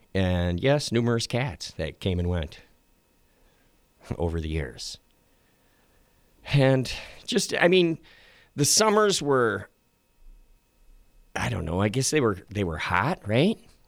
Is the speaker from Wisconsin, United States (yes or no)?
yes; Wisconsin, United States; But it was great growing up in Wisconsin. You're riding your bike down the country road.